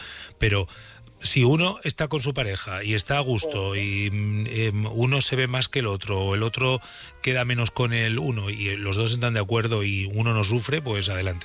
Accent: Burgos, Castile and León, Spain; Yo de Burgos.

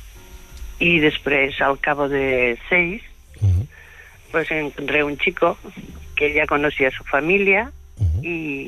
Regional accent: Huelva, Andalusia, Spain; Tengo 45 años y soy de Huelva.

